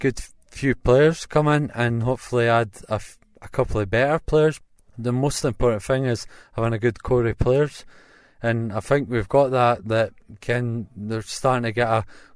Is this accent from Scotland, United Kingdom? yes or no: yes; Loanhead, Scotland, United Kingdom; now in Bonnyrigg, United Kingdom; Originally from Lonehead.